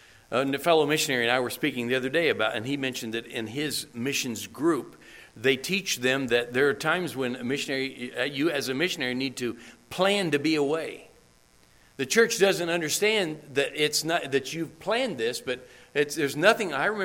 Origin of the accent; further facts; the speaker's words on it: United States; You can't just go, especially as an American.